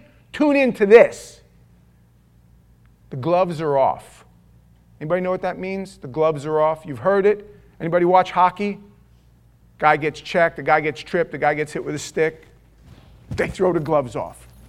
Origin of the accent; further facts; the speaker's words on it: New York, United States; I grew up in New York, and they used to have this thing in the 70s and 80s